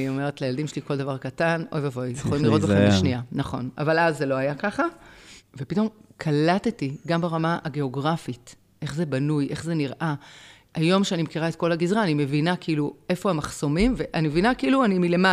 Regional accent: Jerusalem, Jerusalem District, Israel; אני גדלתי בעיר כל חיי, גדלתי בירושלים, אני לא מכירה את המציאות הזאת של התיישבות.

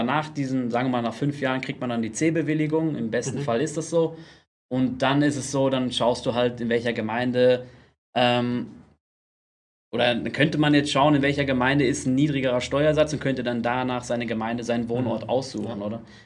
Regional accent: North Rhine-Westphalia, Germany; moved away; in Deutschland habe ich komme aus Nordrhein-Westfalen

